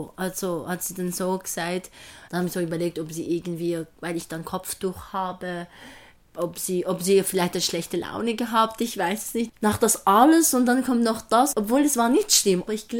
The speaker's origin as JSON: {"language": "German", "country": "Syria", "second_language": "German", "lives_now": "Germany", "said": "Da haben sie gewusst, dass ich aus Syrien bin und sind auch, die waren auch Kurden und ich auch."}